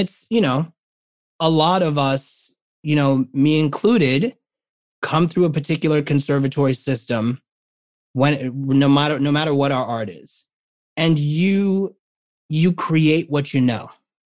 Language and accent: English; New York, United States; this incredible cast of humanity that as a New Yorker, I am confronted with every day.